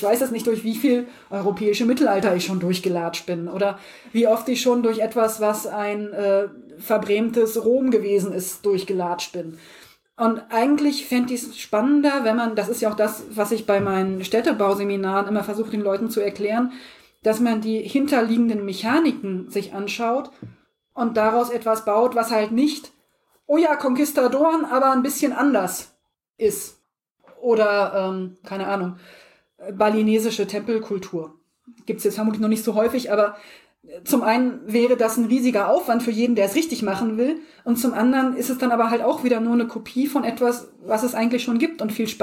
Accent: Lower Saxony, Germany; Also ich komme nicht aus dem Osten, aber ich bin Südniedersachsen. Also nach Thüringen war es wirklich nicht weit. Ich komme aus der Ecke vom Harz raus.

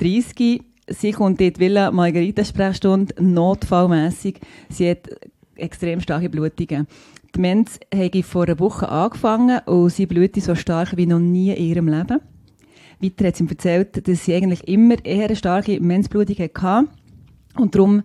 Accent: Bern, Switzerland; Nein, ich bin auch Bernerin und Ärztin, aber ja.

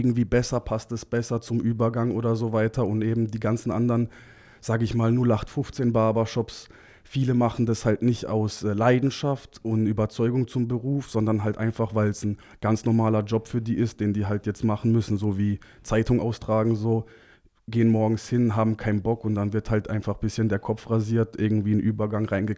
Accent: Karlsruhe, Baden-Württemberg, Germany; Und somit bin ich dann mit 6 Jahren nach Karlsruhe gekommen und war dann gebürtiger Karlsruher seitdem.

